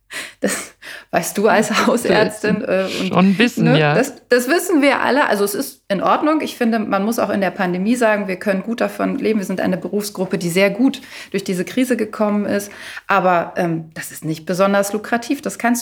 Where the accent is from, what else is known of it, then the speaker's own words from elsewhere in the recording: Berlin, Germany; da finde ich, sprichst du also mir als Berlinerin auch wirklich gerade aus der Seele mit diesem Punkt